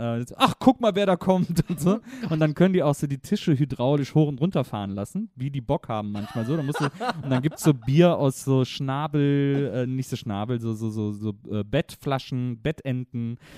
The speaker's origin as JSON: {"language": "German", "region": "North Rhine-Westphalia", "country": "Germany", "tie": "born or raised there", "lives_now": "Berlin, Germany", "said": "Ich bin ja in Westdeutschland groß geworden. Ich bin ja im Rheinland groß geworden, zwischen Köln und Bonn in so einem kleinen Städtchen."}